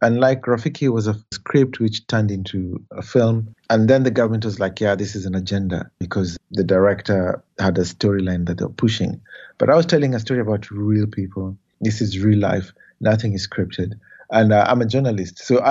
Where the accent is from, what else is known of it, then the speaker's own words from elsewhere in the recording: Kenya; I'm Kenyan